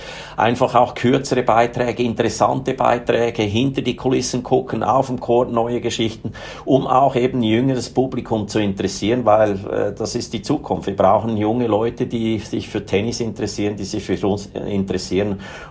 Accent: Switzerland; ich bin Schweizer, ich bin in einer ganz normalen, mittelständigen Familie aufgewachsen

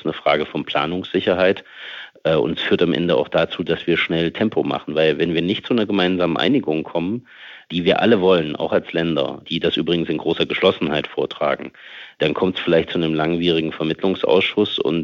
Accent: Thuringia, Germany; Für mein Heimatland Thüringen

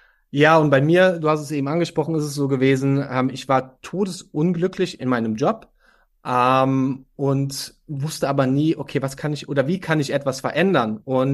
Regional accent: North Rhine-Westphalia, Germany; born there; ich komme gebürtig aus dem Dorf in der Nähe von Köln

